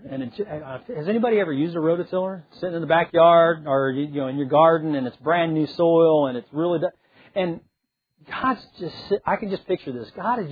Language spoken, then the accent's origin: English; Indiana, United States; I grew up in Indiana. So growing up in Indiana, I have a lot of experience with gardens.